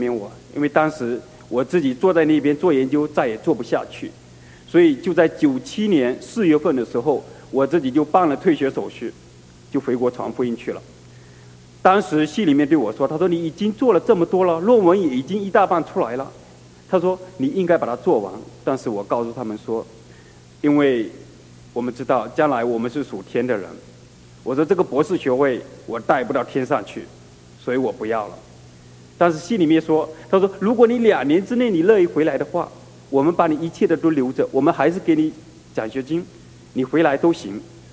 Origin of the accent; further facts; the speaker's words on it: Fujian, China; moved away; 我老家是在福建的一个小山村那边，是跟浙江交界的那个山区里面。